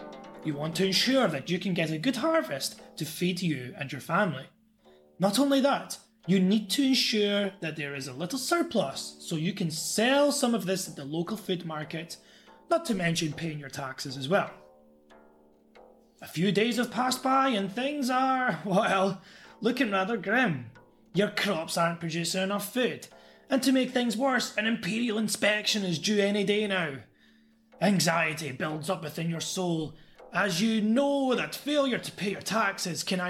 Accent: Scotland, United Kingdom; Now, I'm from Scotland, so you could imagine this is pretty much worse than torture for me.

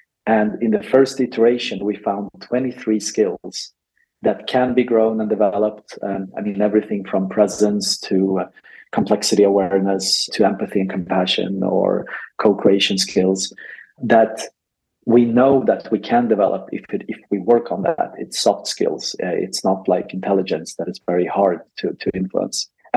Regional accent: Ukraine; I grew up in Ukraine.

